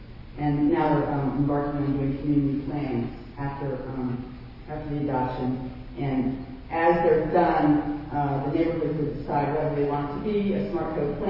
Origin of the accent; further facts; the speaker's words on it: Philadelphia, Pennsylvania, United States; Well, I'm from Philadelphia. I'm a Philadelphia native